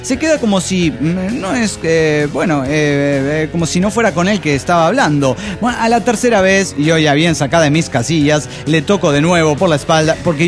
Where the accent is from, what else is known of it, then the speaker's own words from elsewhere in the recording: Puno, Peru; de Puno, Perú.